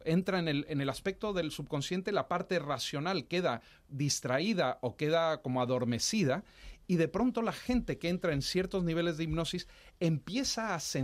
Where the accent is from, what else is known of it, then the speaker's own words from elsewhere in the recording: Mexico; now in Madrid, Spain; Yo soy mexicano, para los que estaban preguntándose. Soy mexicano, pero mi padre era de aquí de Madrid, madre colombiana, y yo me vine hace 20 años, en el 2001, a Madrid.